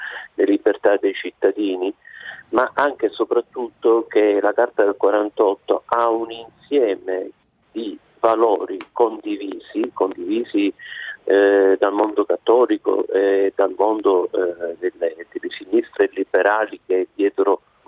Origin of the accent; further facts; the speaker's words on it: Palermo, Sicily, Italy; Io sono palermitano